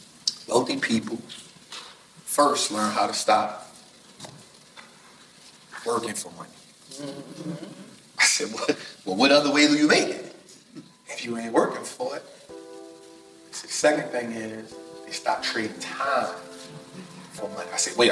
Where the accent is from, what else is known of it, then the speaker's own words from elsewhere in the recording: New Orleans, Louisiana, United States; So, for me, I come from a place, born and raised in New Orleans. I saw my moms get shot when I was 9.